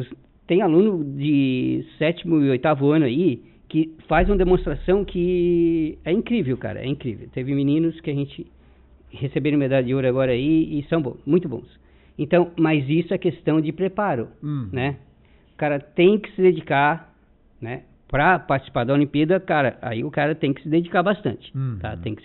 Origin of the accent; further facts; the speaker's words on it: Pescaria Brava, Santa Catarina, Brazil; Lá da Laguna, no município de Laguna, agora virou município, né? Pescaria Brava. A gente todos nascemos lá. Só o meu último irmão que nasceu aqui em Uruçanga.